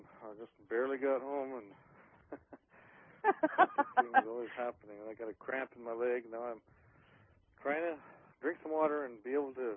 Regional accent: Wyoming, United States; Well, as everyone knows, I'm from Wyoming.

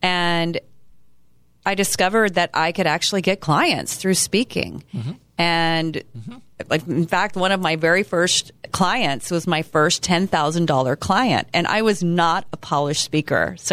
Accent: Texas, United States; I grew up in Texas in the South, and it's like, I want to be good.

